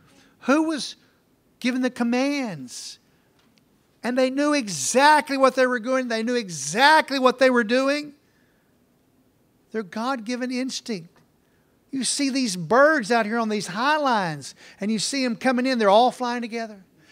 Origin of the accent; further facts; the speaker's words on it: Waxahachie, Texas, United States; I grew up in Waxahachie and we have fields. Most of the people in my church, my home church, were farmers.